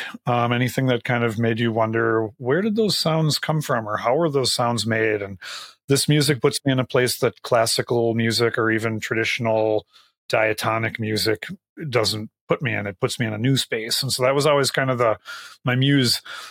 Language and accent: English; Minnesota, United States; Basically, I grew up in Minnesota, and that I happen to be like right down the street from … where I grew up in the 70s.